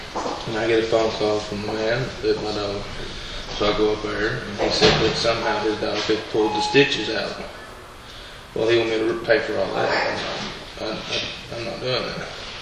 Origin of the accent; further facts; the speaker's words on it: Sweetwater, Tennessee, United States; In Sweetwater, up there in McMinn County